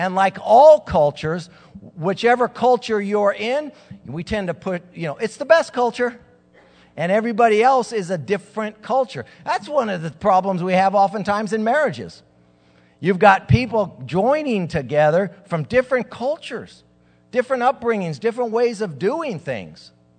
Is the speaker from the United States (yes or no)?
yes; Santa Ana, California, United States; And because I'm from Santa Ana, and that's really a bigger deal.